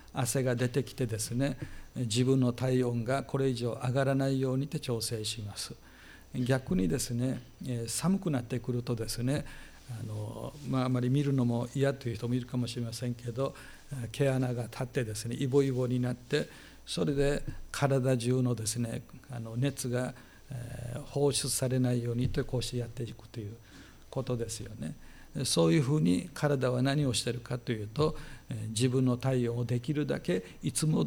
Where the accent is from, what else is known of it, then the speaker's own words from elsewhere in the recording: Okinawa, Japan; 私は沖縄生まれの沖縄育ちですから、本土でですね生活したのはごくごくわずかな期間、進学校に行った時ですね。